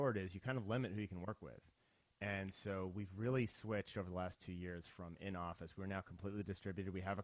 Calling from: Seattle, Washington, United States; I'm in outside of Seattle, home office outside of Seattle

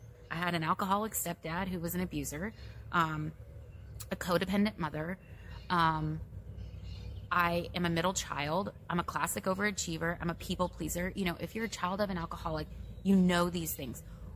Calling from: Cheney, Kansas, United States; And if you grow up in the heart of America, I'm calling you from Cheney, Kansas, which is legitimately the center of the United States.

